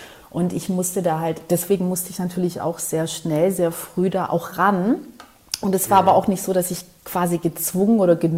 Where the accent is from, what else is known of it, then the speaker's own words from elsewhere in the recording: Northern Greece, Greece; kleines Bergdörfchen, also im Norden von Griechenland, bei Gosani.